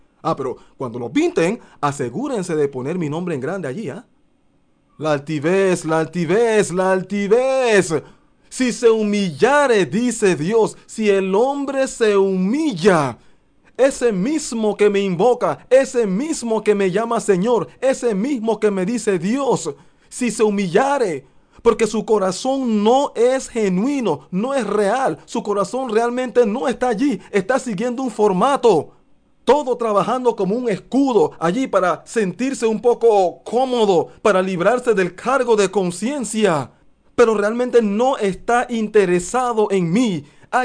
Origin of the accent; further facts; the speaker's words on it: Panama; Si bien es cierto que nosotros no somos el pueblo de Israel, literalmente hablando, porque este es Panamá, no somos israelitas, somos panameños.